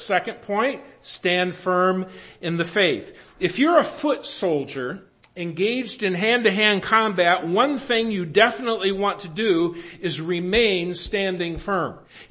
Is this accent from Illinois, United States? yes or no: yes; Rockford, Illinois, United States; we grew up in Rockford.